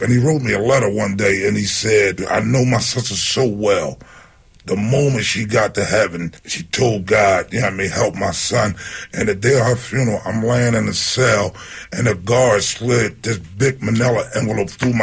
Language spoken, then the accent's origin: English; Philadelphia, Pennsylvania, United States; I'm from North Philadelphia. I'm from North Philadelphia, you know what I mean?